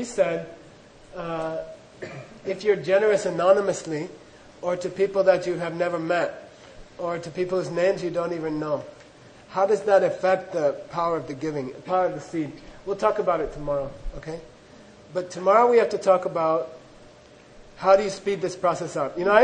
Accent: United States; Rinpoche, you know, I'm American.

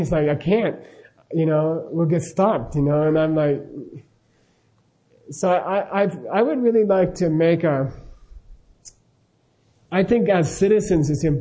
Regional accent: Arizona, United States; then it struck me that I grew up in Arizona, and I grew up, where I grew up, there was a Mexican-American neighborhood next to me

